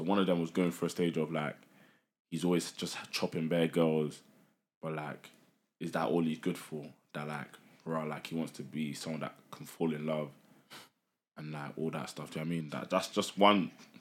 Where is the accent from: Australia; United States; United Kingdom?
United Kingdom; London; you can relate to it so much growing up in London.